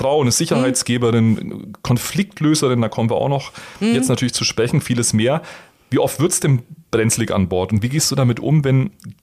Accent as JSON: {"language": "German", "region": "Bavaria", "country": "Germany", "said": "als Franke"}